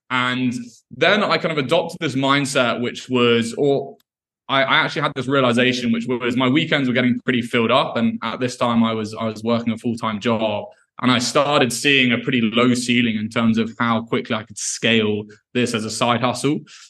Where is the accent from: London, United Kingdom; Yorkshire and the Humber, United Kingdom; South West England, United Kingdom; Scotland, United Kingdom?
Scotland, United Kingdom; I'm originally from Scotland